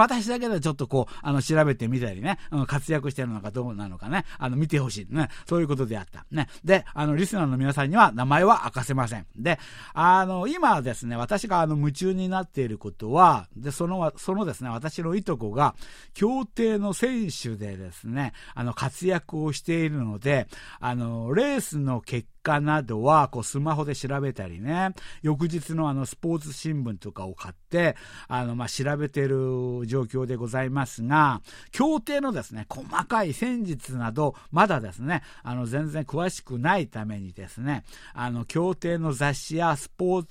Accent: Seoul, South Korea; Japanese is a second language; 私みたいに、あの、ソウルで、あの、生まれ育ったやつはですね、ソウルの昔住んでた町をですね、あの私の場合はあのチョンノなんですけれども、

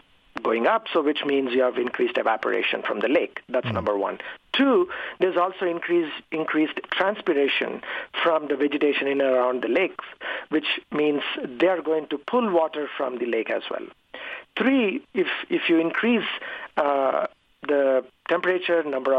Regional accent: India; I mean, I grew up in India. You know, there were several lakes in every place that I grew up

